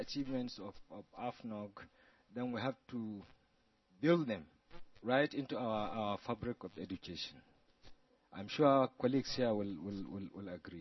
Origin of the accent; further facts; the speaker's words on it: Nigeria; I am from Nigeria